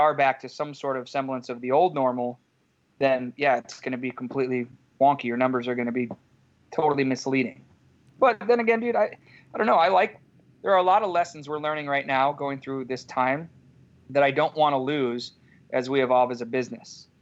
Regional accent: Geneva, Illinois, United States; I grew up in Geneva, Illinois. So where I started Penrose is where I grew up. So I moved home after being in the city for almost 10 years.

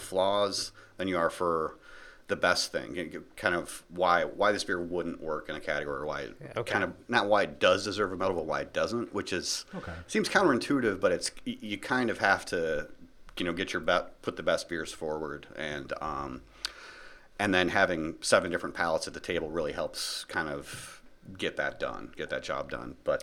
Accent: Libertyville, Illinois, United States; and I grew up in Libertyville. So I was already kind of hanging out there.

